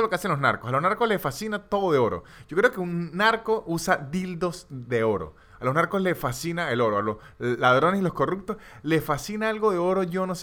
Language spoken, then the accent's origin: Spanish; Venezuela; yo soy venezolano y sobreviví al chavismo.